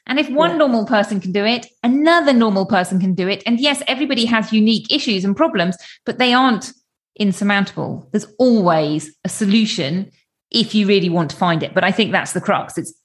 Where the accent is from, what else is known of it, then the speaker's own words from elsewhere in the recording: United Kingdom; as a British person